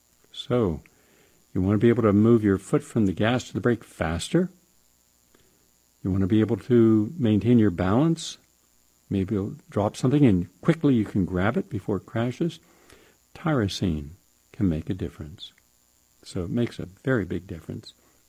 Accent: West Virginia, United States; one day I'm going to write a book about my life growing up in West Virginia.

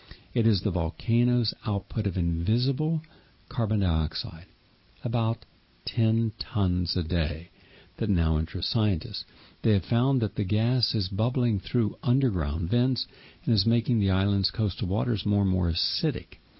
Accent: West Virginia, United States; West Virginia is an interesting state, especially where I grew up in the Ohio Valley, because you don't really see open space.

